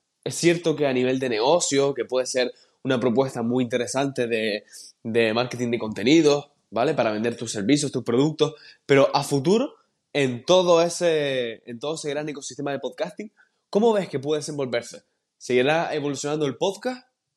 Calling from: Canary Islands, Spain; Hola, muy buenas tardes, Luis. … de Gran Canaria.

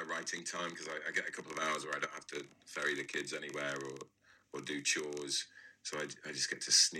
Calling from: Yorkshire and the Humber, United Kingdom; I'm in Yorkshire, in the north of England.

